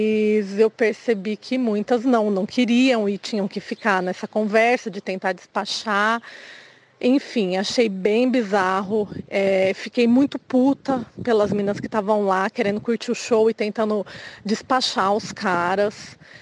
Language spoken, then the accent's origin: Portuguese; Indaiatuba, São Paulo, Brazil; sou de Indaiatuba, tenho 36 anos